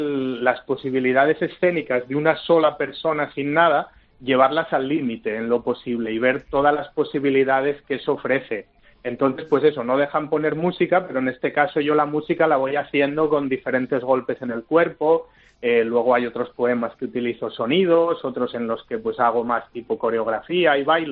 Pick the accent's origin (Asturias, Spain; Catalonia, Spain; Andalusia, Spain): Asturias, Spain; Yo ahora mismo quiero ir para Asturias, de donde es él y de donde soy yo